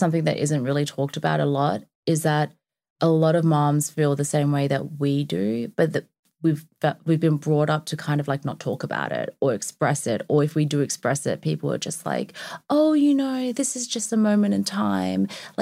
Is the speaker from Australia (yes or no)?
yes; Australia; But yeah, I think it's more like I'm also Australian.